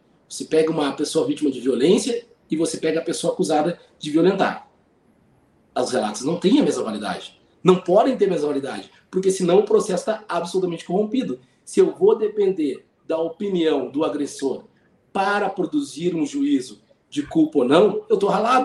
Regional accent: Brazil; Eu sou brasileiro, eu já vi muitas coisas acontecerem e eu sou do caminho do meio.

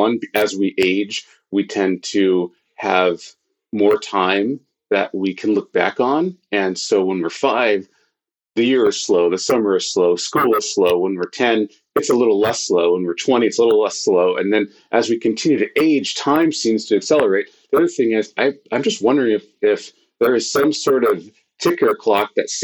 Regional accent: California, United States; I was born in California and I'm part Black, part white, part Native American. But I grew up with two white parents in a mostly Latino neighborhood with Jewish and Asian best friends.

